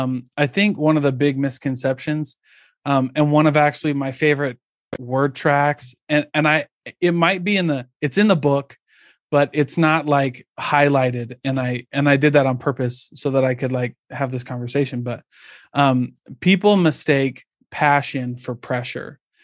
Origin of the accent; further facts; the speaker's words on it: Midwest, United States; I grew up in the Midwest.